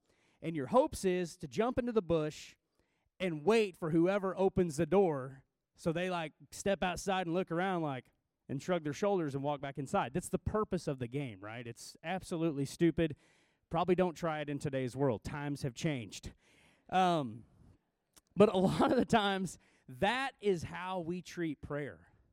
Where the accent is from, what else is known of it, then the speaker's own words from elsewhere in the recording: Missouri, United States; I'm from Southwest Missouri. No offense, teachers at Marshfield, but I did go to Marshfield for a season of my life. Then I went to Conway.